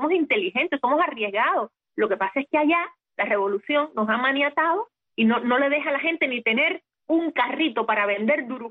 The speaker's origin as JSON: {"language": "Spanish", "country": "Cuba", "said": "se enteran que soy cubana"}